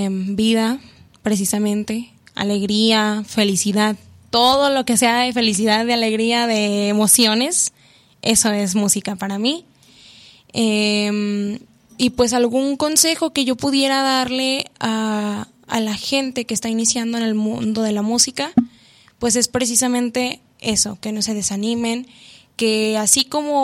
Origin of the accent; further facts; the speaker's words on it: Mexico; es la música mexicana, que nos representa, vaya, como mexicanos, ¿no?